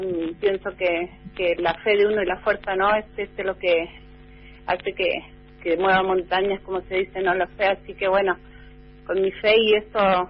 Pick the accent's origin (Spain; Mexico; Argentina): Argentina; Calingasta, San Juan; Estoy acá, al pie de la cordillera de los Andes, ¿no?, en mi pueblo, que es Calingasta, acá en el distrito Barreal, la Argentina.